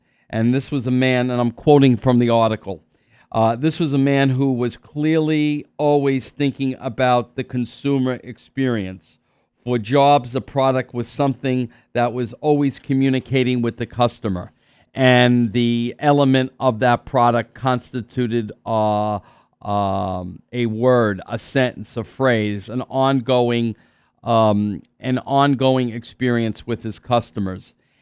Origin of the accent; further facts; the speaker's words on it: New York, United States; And believe me, I'm a New Yorker and I can take it.